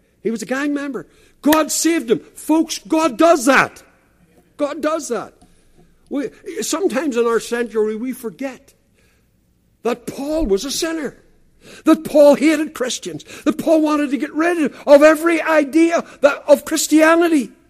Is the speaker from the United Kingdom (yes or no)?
yes; Northern Ireland, United Kingdom; I'm from Northern Ireland